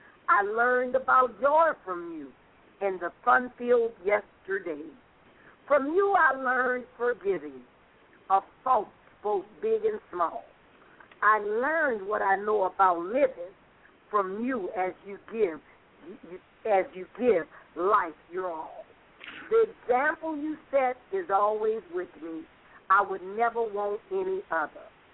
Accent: New Orleans, Louisiana, United States; she lives in the city of New Orleans, Louisiana, my hometown.

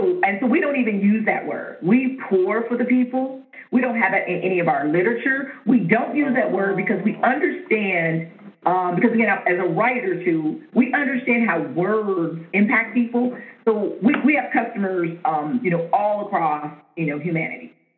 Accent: Germany; So I grew up in Europe. I'm a military brat. So I grew up in Germany. So I have a family that speaks multiple languages.

